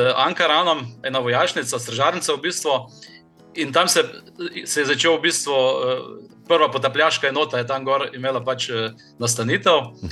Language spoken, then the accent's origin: Slovenian; Styria, Slovenia; born there; jaz sem rojen na Štajerskem, drugače potem sem šel na šolanje tukaj le v Ljubljano, 4 leta gimnazije, potem sem pa šel v Mornareško vojaško akademijo.